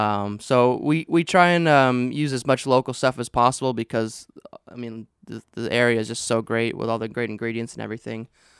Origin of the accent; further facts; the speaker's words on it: Pacific Northwest, United States; I'm from the Pacific Northwest, and everything there is salmon and seafood.